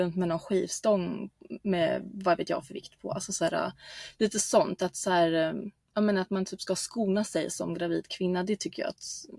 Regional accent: Germany; i och med att jag kommer från Tyskland så har jag också mina morföräldrar

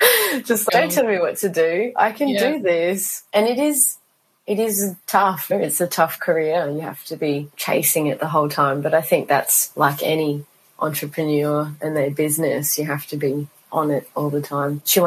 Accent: Gympie, Queensland, Australia; now in Gold Coast, Australia; I am based on the Gold Coast in Queensland, in Currumbin, but I grew up in Gympie, so I'm a country girl.

